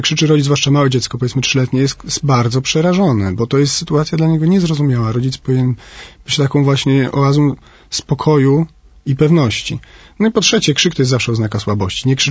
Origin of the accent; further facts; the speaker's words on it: Warmian-Masurian Voivodeship, Poland; now in Warsaw, Poland; Ja przepraszam za ten przykład, ale pochodzę z Mazur, tutaj w Warszawie jest bolesny.